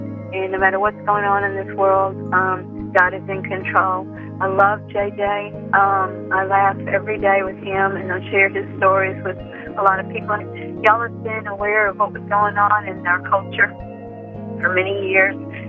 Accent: Mississippi, United States; I'm from Louisiana, originally from Mississippi.

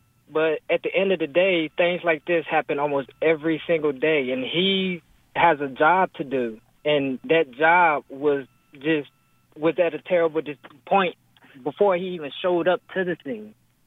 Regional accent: the South, United States; I'm a young black male, and I grew up in the South.

